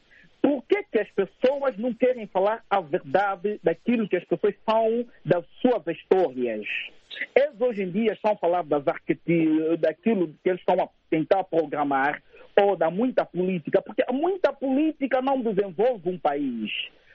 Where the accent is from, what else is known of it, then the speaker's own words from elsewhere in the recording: Angola; now in Brussels, Belgium; Estou em Bruxelas. Bem, eu sou de Cabinda e continuarei de ser de Cabinda